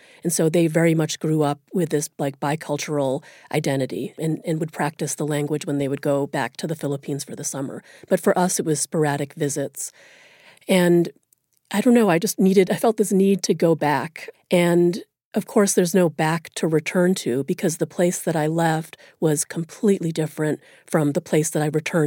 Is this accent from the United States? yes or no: yes; United States; I was read as an American, which of course I am